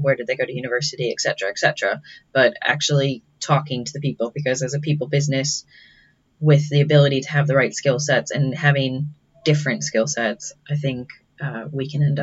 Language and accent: English; Chicago, Illinois, United States; I'm from Chicago, so I should say deep pan, but I'm going thin and crispy.